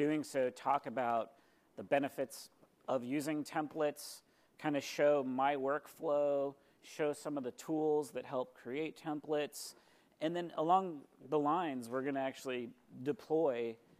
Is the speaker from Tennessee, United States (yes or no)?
no; Seattle, Washington, United States; I'm from the Seattle area in Washington.